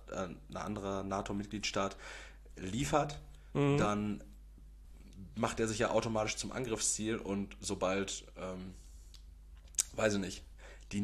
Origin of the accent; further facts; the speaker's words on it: Austria; ich bin Österreicher.